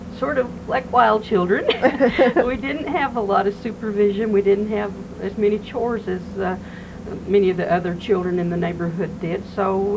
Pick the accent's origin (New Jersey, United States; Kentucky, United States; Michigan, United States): Kentucky, United States; I grew up on Quicksand Creek, here in Knott County.